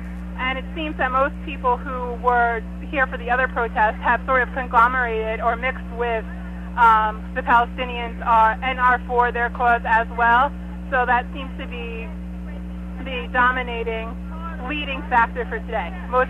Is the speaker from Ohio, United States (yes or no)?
no; New York, United States; now in Washington, United States; I go to American University in Washington, D.C., but I'm from New York.